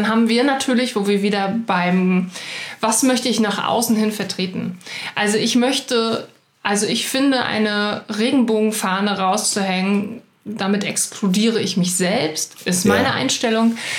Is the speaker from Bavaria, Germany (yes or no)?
no; Greifswald, Mecklenburg-Vorpommern, Germany; Ich komme aus Greifswald.